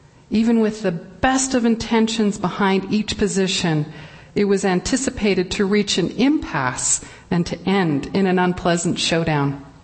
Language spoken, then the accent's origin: English; Canada; Being righteously Canadian and married to an Asian for 17 years, I was indignant, but I had to go.